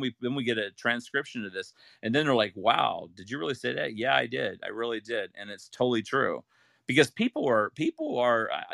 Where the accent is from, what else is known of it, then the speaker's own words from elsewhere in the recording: Ohio, United States; also born or lived in Utah; I grew up in Ohio and went to college at, you know, Brigham Young University, and never, and that's in Utah.